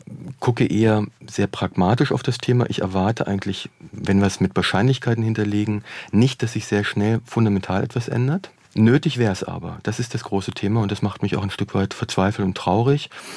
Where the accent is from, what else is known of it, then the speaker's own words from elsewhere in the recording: Braunschweig, Lower Saxony, Germany; Ich komme aus Braunschweig, genau.